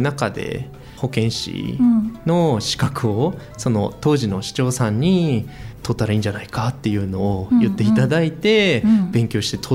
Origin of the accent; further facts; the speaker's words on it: Aomori, Japan; はい、青森市ですね。